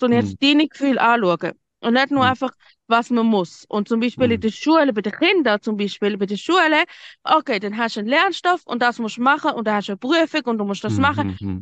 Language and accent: German; Zurich, Switzerland; ich bin in Zürich aufgewachsen